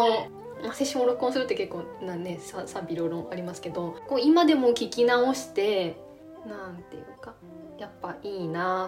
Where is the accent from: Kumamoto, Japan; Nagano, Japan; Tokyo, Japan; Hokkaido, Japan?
Nagano, Japan; 私長野生まれで住んでましたけど